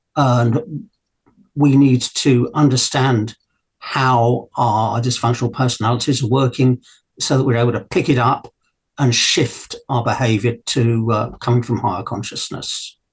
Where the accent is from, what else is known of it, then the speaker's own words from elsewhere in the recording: Brighton, South East England, United Kingdom; born there; I was born in Brighton General Hospital in the UK.